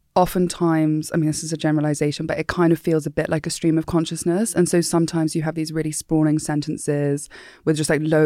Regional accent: Kenya; growing up in Kenya

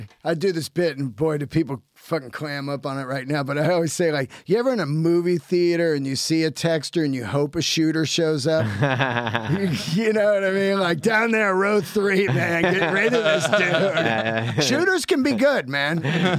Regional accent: Yosemite, California, United States; During COVID, I went back to Yosemite, where I was born and raised, in the park.

